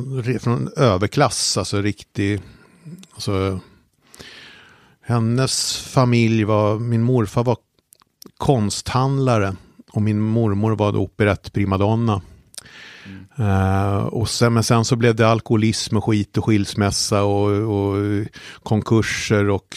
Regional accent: Stockholm, Stockholm County, Sweden; jag växte upp på Vindö kan man säga. Och sen så bodde vi i Hagsätra och sen så när jag var 9 år så flyttade vi till Skärholmen. Och i Skärholmen bodde jag tills jag flyttade hemifrån och det gjorde jag när jag var 17 kanske.

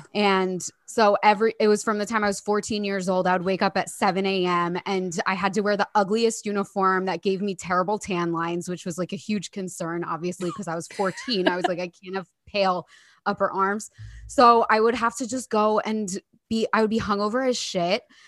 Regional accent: New Jersey, United States; I had a pretty bad job. I grew up on the Jersey Shore, which, if you guys have ever heard of it, it's...

